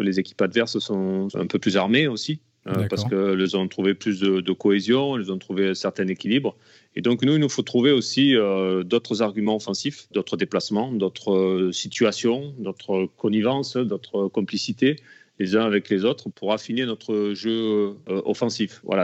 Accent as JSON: {"language": "French", "town": "Alès", "region": "Occitanie", "country": "France", "tie": "born there", "said": "j'ai commencé dans mon club là où je suis né, à Alès"}